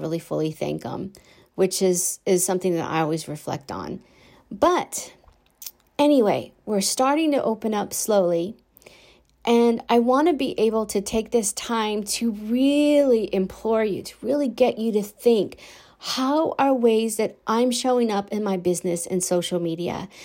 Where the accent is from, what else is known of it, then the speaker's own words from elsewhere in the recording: United States; tasting real coffee on the heels of as being an American.